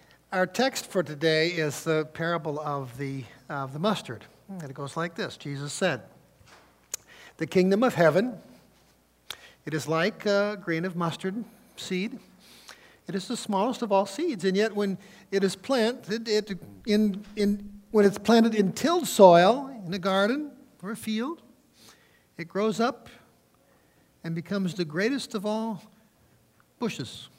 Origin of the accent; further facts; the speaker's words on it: South Dakota, United States; also born or lived in Iowa; We were Midwesterners. I grew up in South Dakota, Iowa, places like that.